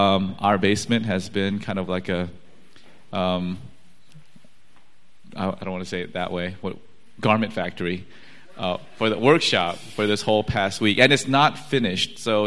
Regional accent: South Korea; or in South Africa or my home country of Korea

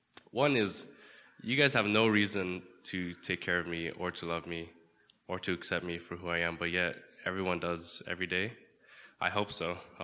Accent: Houston, Texas, United States; Just because it's such a contrast from what we grew up in Houston, from a church that kicked us out for being brown

